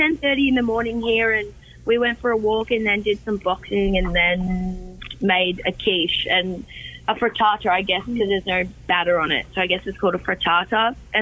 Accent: England, United Kingdom; It's crazy for me because I'm just from England, obviously.

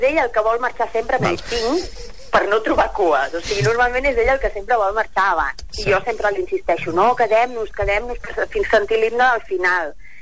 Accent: Vilafranca, Catalonia, Spain; Som de Vilafranca, nosaltres.

